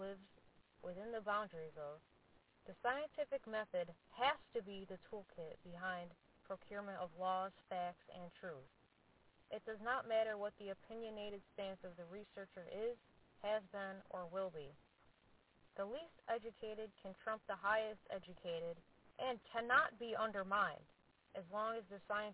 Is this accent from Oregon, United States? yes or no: yes; Oregon, United States; I am from Oregon originally. We call ourselves Oregonians.